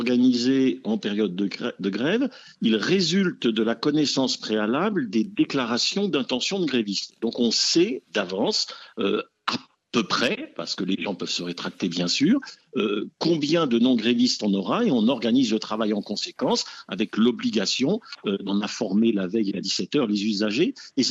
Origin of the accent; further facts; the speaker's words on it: Grand Est, France; moi je suis alsacien